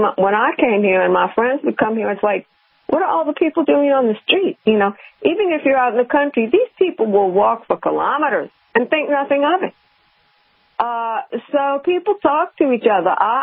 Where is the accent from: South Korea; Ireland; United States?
United States; New Orleans, Louisiana; Of course, I come from New Orleans, and there the culture is still really nice.